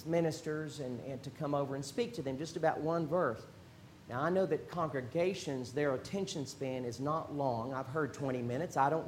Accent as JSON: {"language": "English", "town": "Houston", "region": "Texas", "country": "United States", "tie": "born or raised there", "said": "I've seen that certainly being born and raised in Houston, the humidity, terrible humidity down there"}